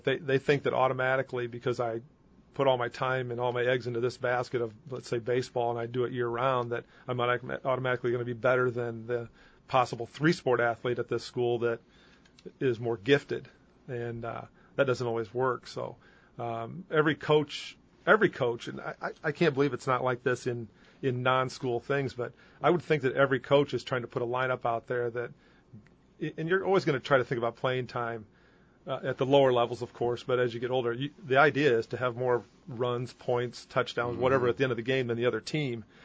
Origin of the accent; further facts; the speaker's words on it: United States; I remember growing up in the Quad Cities, there were no camps.